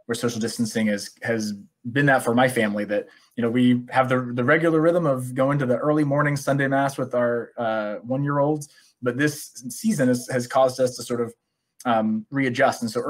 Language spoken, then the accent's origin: English; Midwest, United States; and I'm from the Midwest